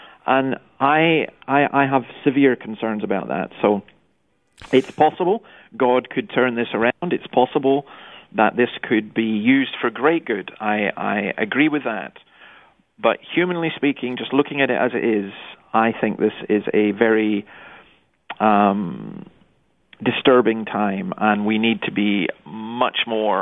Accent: Scotland, United Kingdom; I think we had a practice when I grew up in Scotland

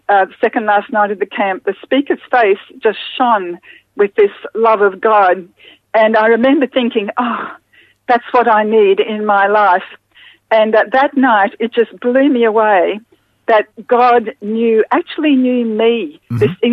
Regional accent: Brisbane, Queensland, Australia; I grew up in Brisbane in the 50s and 60s

